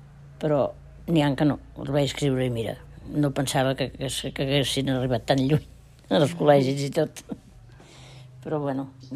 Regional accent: Poboleda, Catalonia, Spain; also born or lived in Barcelona; Jo tenia 5 anys que vaig venir aquí a Poboleda. I vaig venir aquí a Poboleda perquè aquí em sembla que també ho preguntareu, perquè vaig venir cap aquí, doncs perquè llavors va estar allà la guerra.

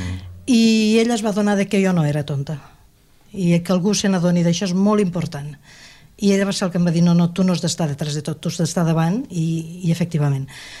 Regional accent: Móra d'Ebre, Catalonia, Spain; Jo vaig néixer a Móra d'Ebre. Fa 58 anys, sembla ahir.

